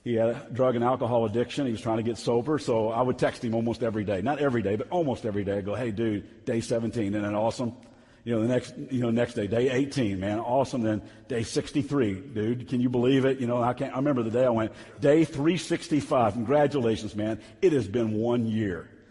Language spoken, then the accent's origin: English; Lexington, Kentucky, United States; I went from Vegas back to my hometown in Lexington, Kentucky.